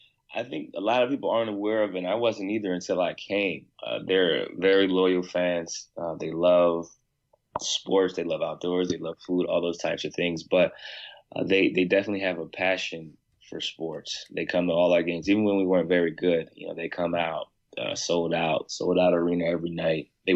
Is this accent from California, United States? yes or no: no; Ohio, United States; So, I mean, obviously I'm from Ohio, so Bron would be a good one.